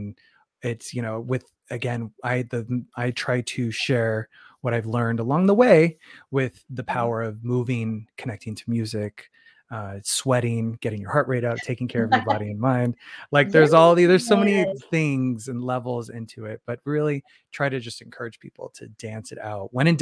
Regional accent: Phoenix, Arizona, United States; I started dance when I was 7, and I'm from Phoenix, Arizona originally.

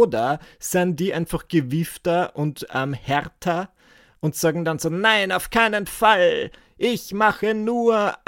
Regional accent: Müllendorf, Burgenland, Austria; wie man wahrscheinlich in meiner Heimatgemeinde Müllendorf im Burgenland sagt.

